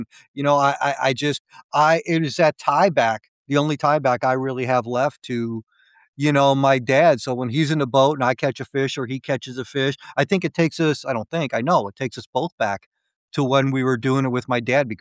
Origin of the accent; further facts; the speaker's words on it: Chicago, Illinois, United States; now in Heyworth, United States; So I'm in Illinois. Okay. Yep. So I was born and raised in Chicago. I survived that. And I moved to the middle of the state in a little tiny town called Hayworth. That's where I live now.